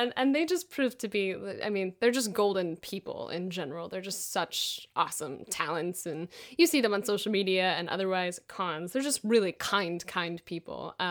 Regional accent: Texas, United States; now in Los Angeles, United States; I could relocate to Los Angeles because I'm originally from Texas.

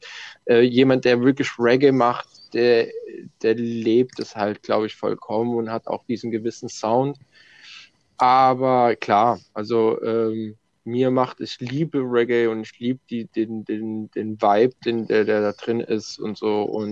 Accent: Mannheim, Baden-Württemberg, Germany; ich bin nicht gebürtiger Italiener, aber wir sind hier so aufgewachsen, als wären wir in Italien gewesen. Also ich bin hier in Deutschland, in Mannheim geboren tatsächli

